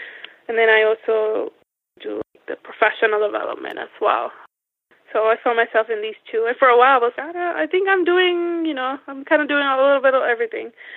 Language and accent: English; Puerto Rico; I grew up in Puerto Rico, so they're like in a town nearby where I grew up.